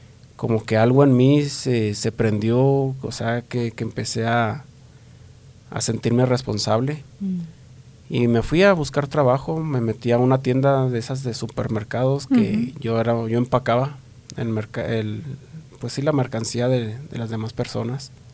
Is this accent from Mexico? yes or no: yes; Chihuahua, Mexico; De Chihuahua, Chihuahua.